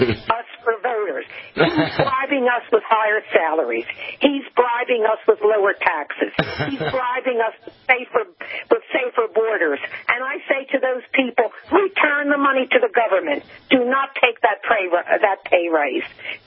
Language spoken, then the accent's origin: English; United States; As an American, I am very happy for them and proud of our president.